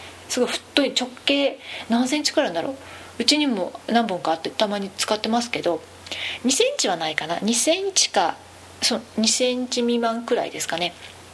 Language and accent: Japanese; Hokkaido, Japan; まあ私北海道の人間なので、昔なんかストーブっていうのすごい 使ってた世代なんですね。